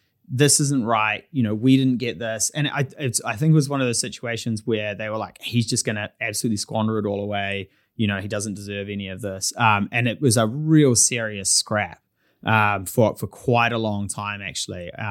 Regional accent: Red Beach, Auckland, New Zealand; my next door neighbor, when I was growing up in Red Beach

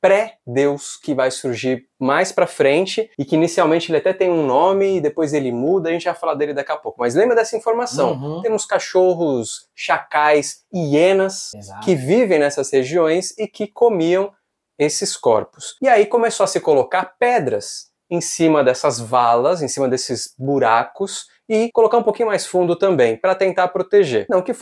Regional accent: Brazil; Lá no Egito, a gente, enquanto brasileiros, a gente precisa entender e expandir um pouco essa visão de tempo que a gente tem.

